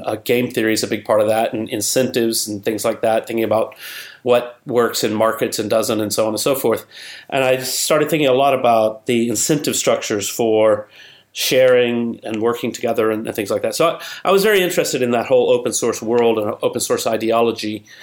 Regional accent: Alabama, United States; Yeah. I'm from Alabama originally.

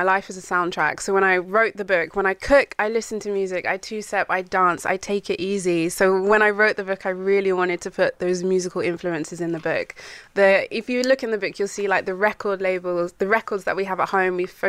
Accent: United Kingdom; Cup of tea. Me personally. I'm British.

